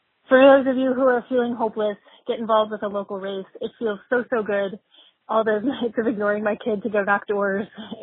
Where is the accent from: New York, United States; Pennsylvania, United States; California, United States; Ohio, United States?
California, United States; Glendale; Hi, Love It. … I'm from Glendale, California.